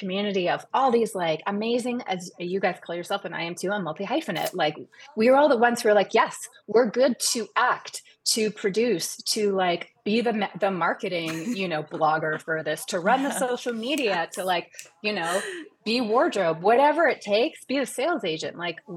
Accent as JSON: {"language": "English", "country": "Canada", "said": "You just think as a Canadian, you know, most people in the States are like, oh, you're Canadian."}